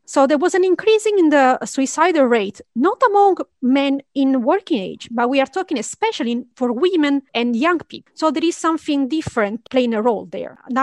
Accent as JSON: {"language": "English", "country": "Italy", "tie": "born or raised there", "second_language": "English", "said": "If you take my hometown in Italy, the rate of suicide is not that high"}